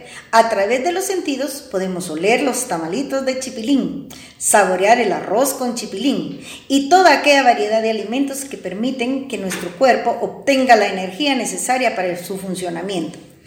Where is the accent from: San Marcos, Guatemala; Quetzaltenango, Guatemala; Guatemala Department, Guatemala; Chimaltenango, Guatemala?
Quetzaltenango, Guatemala; Soy de Quetzaltenango.